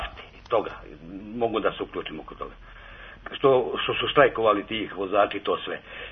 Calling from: Žitište, Vojvodina, Serbia; Ja sam iz Žitišta.

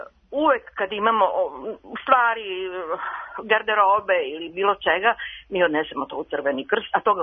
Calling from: Stari Banovci, Vojvodina, Serbia; Stari Banovaca.

